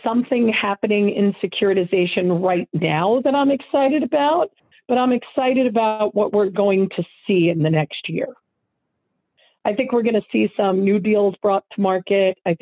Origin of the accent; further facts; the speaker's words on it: New York, United States; you know, I grew up in New York as an example.